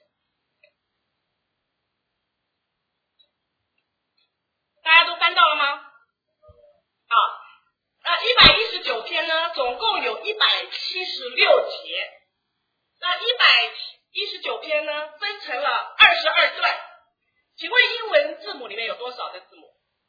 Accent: China; 那就像我们中国人，我们的诗当有我们的文法

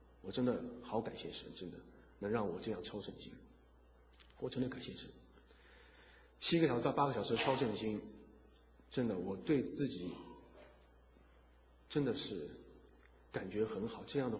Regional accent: China; 因为在里面就我一个中国人

